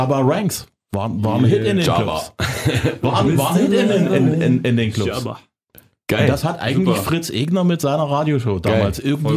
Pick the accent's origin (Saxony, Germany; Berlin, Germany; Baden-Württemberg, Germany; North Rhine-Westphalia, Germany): Saxony, Germany; Zwickau; Ich komme aus Zwickau, wir hatten auch Westempfang